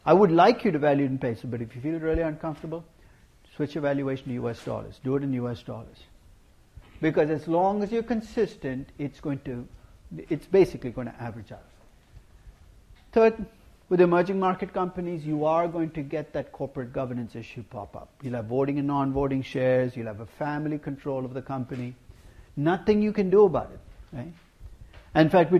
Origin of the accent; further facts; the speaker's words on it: India; This was a few years ago when I went back to my hometown in India.